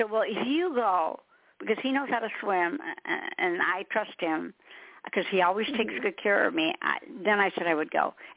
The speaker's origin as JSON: {"language": "English", "region": "Michigan", "country": "United States", "said": "You know, I think I've been here 21 years because I'm from Michigan."}